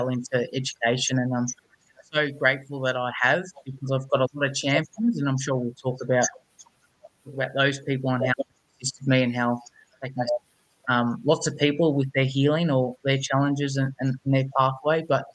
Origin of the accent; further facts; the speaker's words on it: Melbourne, Victoria, Australia; Born and bred in Melbourne. I know you're based in Queensland. So just to give people a little bit of a concept of where I live in a tiny suburb called Endeavour Hills, about half an hour from Melbourne CBD.